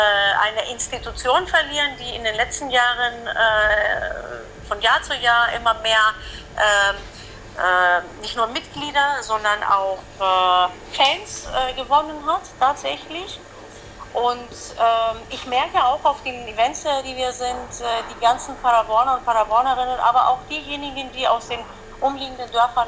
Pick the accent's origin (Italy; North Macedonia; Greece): Greece; Also ich bin ja in Griechenland aufgewachsen, in einem kleinen Dorf.